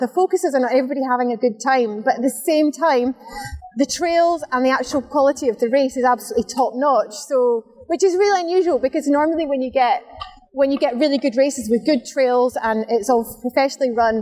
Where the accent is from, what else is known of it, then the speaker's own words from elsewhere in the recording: Perth, Scotland, United Kingdom; I'm from Perth